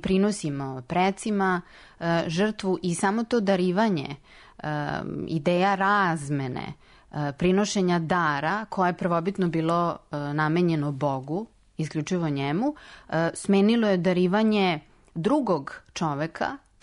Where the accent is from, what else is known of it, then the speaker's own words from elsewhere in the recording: Novi Sad, Vojvodina, Serbia; Ja dolazim iz Novog Sada, dakle iz jedne sredine gde, evo, danas na Božić se i dalje obavlja jedan običaj u jednom delu Novog Sada